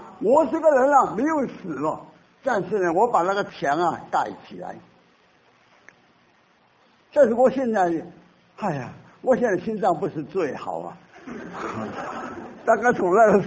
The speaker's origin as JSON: {"language": "Chinese", "region": "Fujian", "country": "China", "said": "是中央军打十九路军在福建的时候啊，我是福建人啊"}